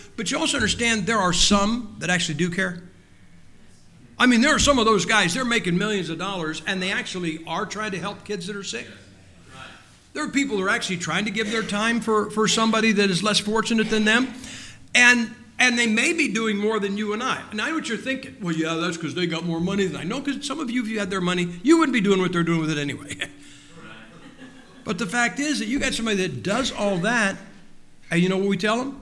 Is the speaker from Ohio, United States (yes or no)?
yes; Ohio, United States; Besides, I'm from Ohio. We don't have a professional team in the state.